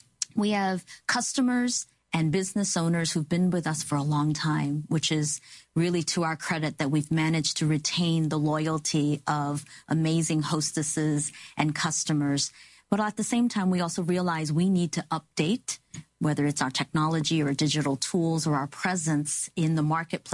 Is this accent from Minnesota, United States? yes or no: no; New York City, New York, United States; So I'm an immigrant. My family and I immigrated when I was 10 months old. I was raised in New York City, went through the whole New York City public school system.